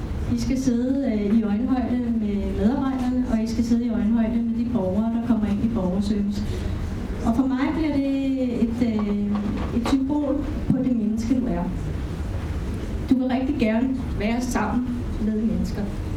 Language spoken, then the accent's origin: Danish; Frederiksberg, Capital Region of Denmark, Denmark; Jeg kommer også fra Frederiksberg, så det ved jeg.